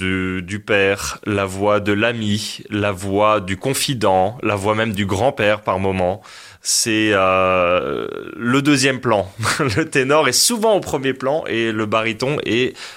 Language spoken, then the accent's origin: French; Strasbourg, Grand Est, France; Je suis strasbourgeois, je crois même que je suis le premier Alsacien à intégrer cette structure-là.